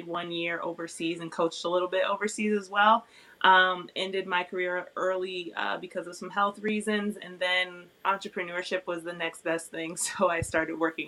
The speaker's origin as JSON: {"language": "English", "town": "Springfield", "region": "Massachusetts", "country": "United States", "said": "I'm from Springfield, so basketball fame, right around there."}